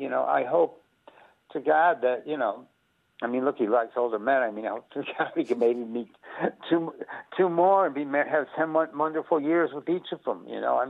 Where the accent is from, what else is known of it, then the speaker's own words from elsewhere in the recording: United States; I'm from America.